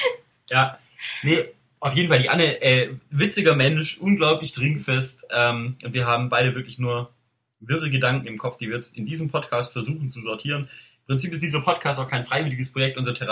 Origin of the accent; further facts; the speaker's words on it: Reutlingen, Baden-Württemberg, Germany; Ich komme ja eigentlich aus Reutlingen.